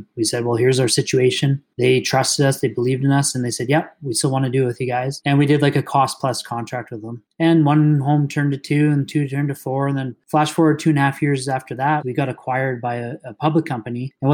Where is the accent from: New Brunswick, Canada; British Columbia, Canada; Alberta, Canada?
Alberta, Canada; Calgary; And she's from New York. We're from Calgary.